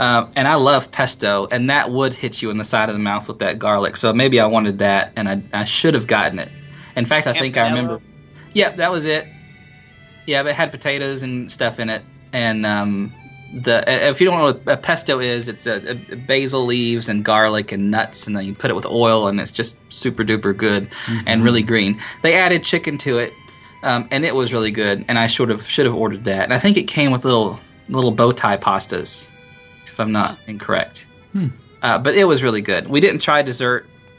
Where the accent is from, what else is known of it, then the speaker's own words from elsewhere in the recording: the South, United States; I'm from the South, so I like pecans.